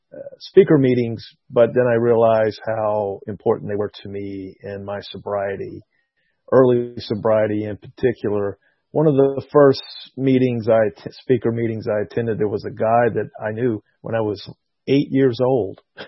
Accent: Atlanta, Georgia, United States; also born or lived in East Point / Birmingham; I was born in Atlanta. Technically, I guess it was East Point, and we moved to Birmingham, and we came back to Atlanta. I also have family in California, but Atlanta is where I grew up. I grew up on the south side of town

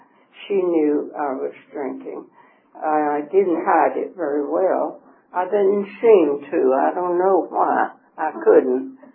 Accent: the South, United States; And that you know I'm a Southerner, of course.

